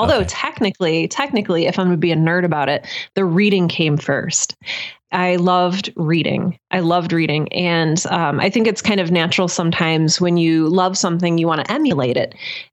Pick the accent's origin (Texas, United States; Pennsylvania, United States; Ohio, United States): Ohio, United States; Cleveland; So I grew up in Cleveland, and I went to college in Indiana